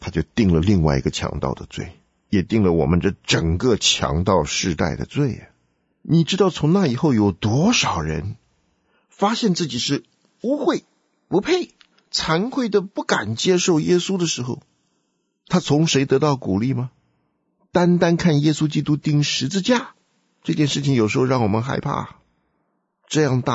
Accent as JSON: {"language": "Chinese", "country": "China"}